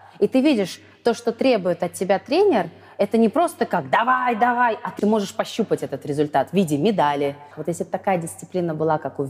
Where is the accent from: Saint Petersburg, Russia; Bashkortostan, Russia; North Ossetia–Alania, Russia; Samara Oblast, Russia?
Bashkortostan, Russia; Rayevka; вот я из Раевки, из Башкирии